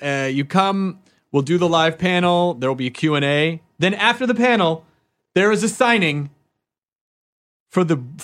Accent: Kentucky, United States; born there; I was born in Kentucky.

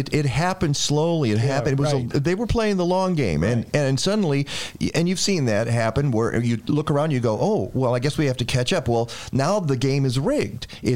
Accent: Michigan, United States; my nickname for my home state is Milichigan.

